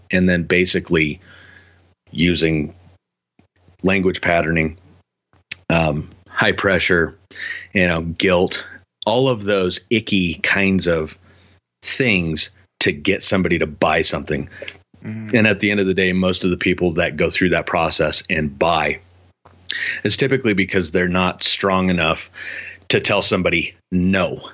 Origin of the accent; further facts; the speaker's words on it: Colorado, United States; I'm from Colorado, father of two. I've always lived up against the foothills.